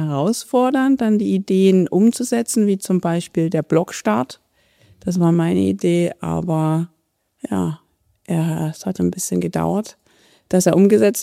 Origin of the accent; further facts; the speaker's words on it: Germany; ich komme aus Deutschland, wie man vielleicht ein bisschen hören kann